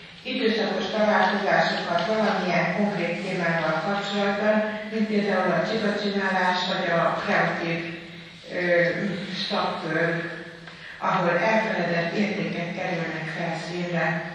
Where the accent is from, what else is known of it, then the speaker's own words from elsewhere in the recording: Kardoskút, Békés, Hungary; Kardoskúton születtem, egész életemben Kardoskúton laktunk, jelenleg is így lakom férjemmel